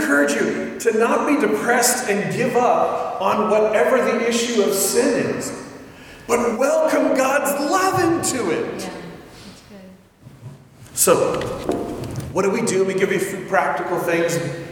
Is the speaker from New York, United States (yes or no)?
no; Oregon, United States; And you know, we grew up in Oregon